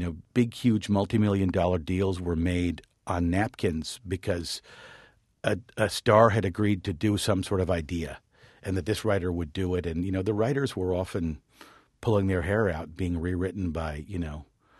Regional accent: Washington, District of Columbia, United States; fortunately, my father was a career diplomat. I grew up in Washington.

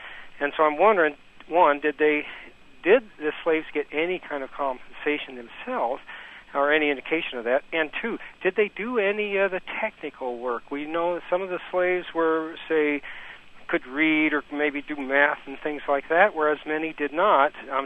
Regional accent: New York, United States; I'm from New York State, and so I'm out here in the West enjoying the fact that it ain't snowing.

